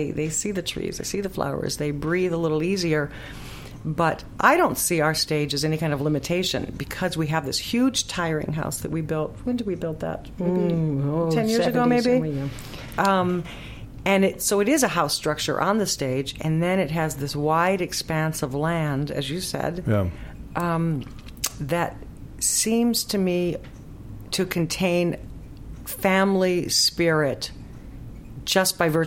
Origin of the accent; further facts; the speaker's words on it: Ohio, United States; You know, you go back to your home. I'm from Ohio. I go back to my home